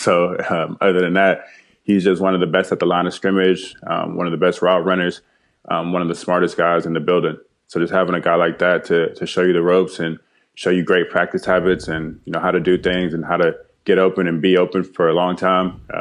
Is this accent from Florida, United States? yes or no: yes; Florida, United States; I mean, obviously, like you just stated, I'm from Florida.